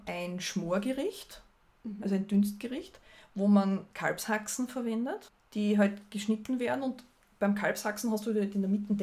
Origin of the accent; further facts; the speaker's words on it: Austria; nämlich zum Kletzenbrot, das es bei uns in Österreich gibt.